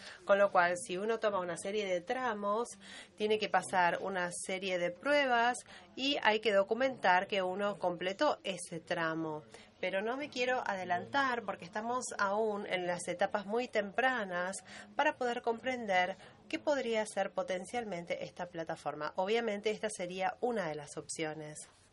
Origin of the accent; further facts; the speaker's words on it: Moldova; soy miembro del NOMCOM y de la República de Moldavia.